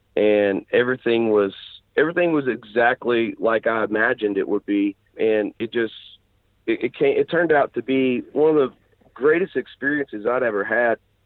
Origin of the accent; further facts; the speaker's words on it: Arkansas, United States; Growing up in Arkansas, you know, the closest famous studios would be like Muscle Shoals Fame Studios in Alabama